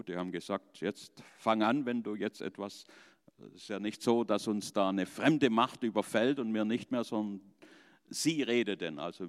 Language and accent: German; Stuttgart, Baden-Württemberg, Germany; ich bin in Stuttgart aufgewachsen, groß geworden mit Brigitte in der Kinderkirche. Wir sind 5 Buben in unserer Familie gewesen